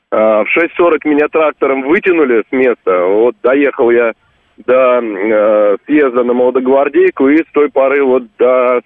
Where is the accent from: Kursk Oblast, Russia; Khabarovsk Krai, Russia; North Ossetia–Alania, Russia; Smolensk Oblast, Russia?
Smolensk Oblast, Russia; Smolensk; now in Moscow, Russia; я сам не из Москвы переехал в 2011 году сюда. А вот в 2002 году в городе Героя Смоленск такой есть